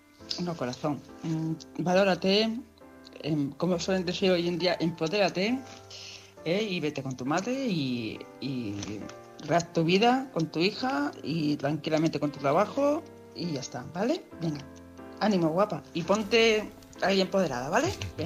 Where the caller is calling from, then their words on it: Palma de Mallorca, Balearic Islands, Spain; de Palma de Mallorca.